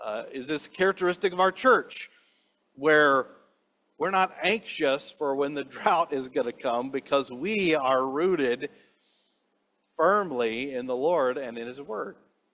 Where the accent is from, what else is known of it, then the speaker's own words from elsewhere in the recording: Louisiana, United States; I come from Louisiana, and we have cedar trees. We have cedar trees and cypress trees that grow close to the water, sometimes in the water.